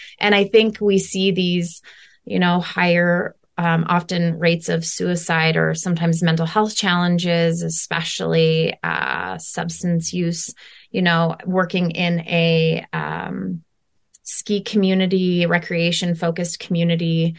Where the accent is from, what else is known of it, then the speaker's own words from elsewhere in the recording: Twin Falls, Idaho, United States; Well, I'm a born and raised Idahoan. So I have deep roots and deep love for this state in general. I grew up in Twin Falls